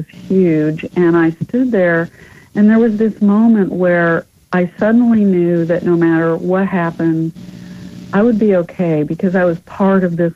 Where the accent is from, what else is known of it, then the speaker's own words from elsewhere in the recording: Oklahoma, United States; I grew up in Oklahoma under gigantic big skies